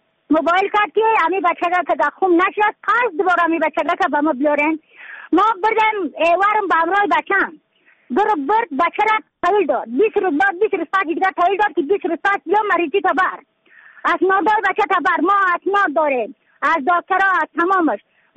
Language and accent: Persian; Badakhshan, Afghanistan; از بدخشان هستم، مرکز بدخشان، ولسوالی یکلی پایان، ایره وینگ،